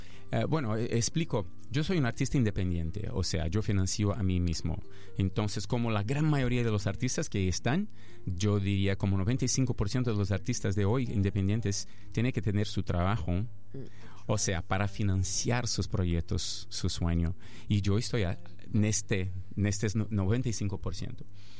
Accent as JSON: {"language": "Spanish", "country": "Brazil", "second_language": "Spanish", "said": "yo soy de Brasil y en Brasil se escucha funk de lunes a lunes"}